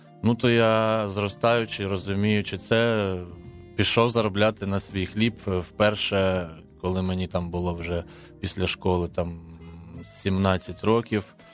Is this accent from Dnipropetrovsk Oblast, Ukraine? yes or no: yes; Kamianske, Dnipropetrovsk Oblast, Ukraine; Народився я у місті Кам'янське, яке нині так називається, називалось воно Дніпродзержинськ. Хоча Кам'янське – це назва сторічної давності села, яке там було засноване. Жив я собі в цьому місті